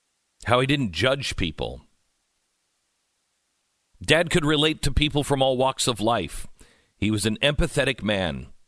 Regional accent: Oklahoma, United States; Did you say I'm from Oklahoma? There's no privilege at all in that.

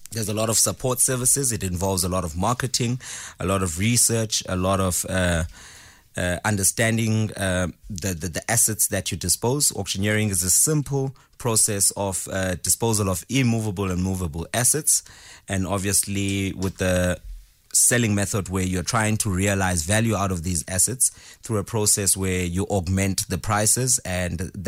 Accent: Mthatha, Eastern Cape, South Africa; born and bred in Mthatha, former capital of Transkei.

